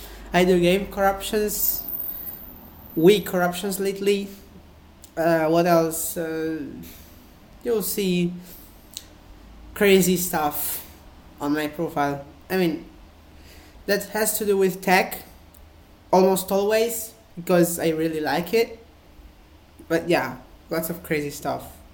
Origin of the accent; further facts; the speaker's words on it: Italy; first language Italian; English is a second language; yeah, I speak Italian as my first language, but I can also speak English myself, because yeah, maybe one day I'll tell you how I learned English.